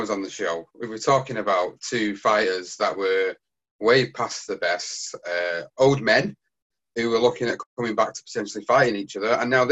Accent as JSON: {"language": "English", "country": "United Kingdom", "said": "As a British boxing fan, I would love to be able to travel down to London"}